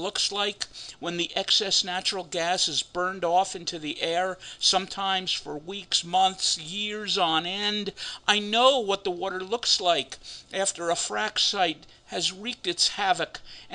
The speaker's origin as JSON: {"language": "English", "region": "Oklahoma", "country": "United States", "tie": "born or raised there", "said": "You know, my hometown is older than Oklahoma statehood and is now being destroyed by the oil and gas industry. In rural Oklahoma, where people go to see the stars at night"}